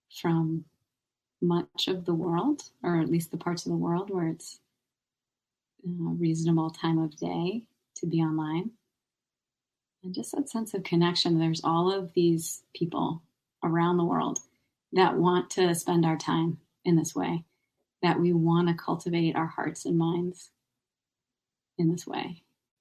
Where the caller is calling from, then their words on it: Concord, Massachusetts, United States; And I'm calling in from Concord, Massachusetts, which is near Boston